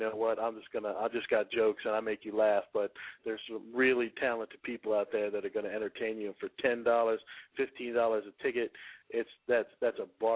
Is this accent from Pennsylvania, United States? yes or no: yes; Philadelphia, Pennsylvania, United States; moved away as an adult; now in Tampa, United States; I'm not originally from Tampa. I came up in Philly, South Philly, yo, and came to Florida as a young man. Spent a good deal of time here all over the state